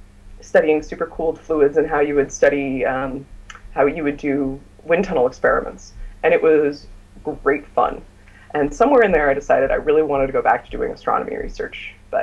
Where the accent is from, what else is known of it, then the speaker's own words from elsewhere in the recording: San Francisco Bay Area, California, United States; I'm from the San Francisco Bay Area, and a lot of my friends are working in tech